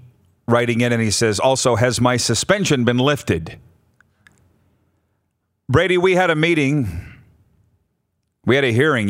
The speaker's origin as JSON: {"language": "English", "country": "Canada", "said": "Is it because we're Canadian and screw them?"}